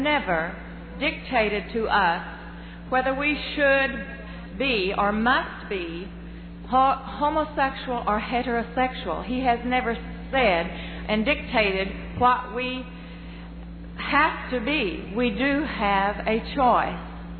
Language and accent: English; Oklahoma, United States; from Oklahoma.